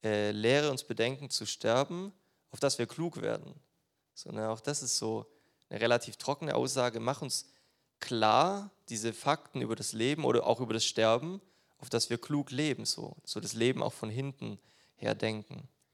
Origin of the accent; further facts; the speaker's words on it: Baden-Württemberg, Germany; Ich wohne gerade relativ weit weg von meiner Heimat, von der Schwäbischen Alb, und ich komme nicht so oft nach Hause.